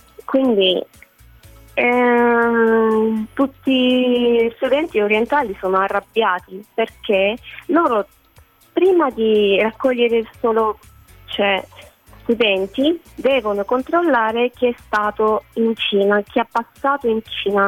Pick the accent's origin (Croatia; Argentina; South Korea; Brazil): South Korea; Cioè, perché sono coreana